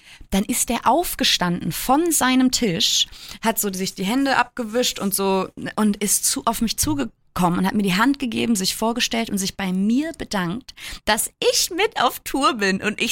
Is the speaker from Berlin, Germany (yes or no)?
no; Hamburg, Germany; Ich bin ja eine Hamburger Perle, ne?